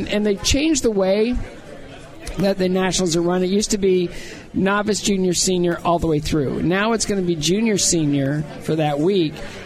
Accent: United States; I grew up in America, and I think that you earn your spot.

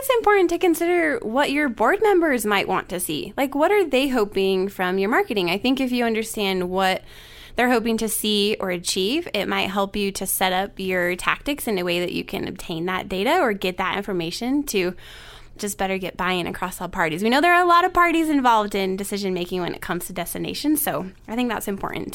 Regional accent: Idaho, United States; Meat and potatoes. I'm from Idaho.

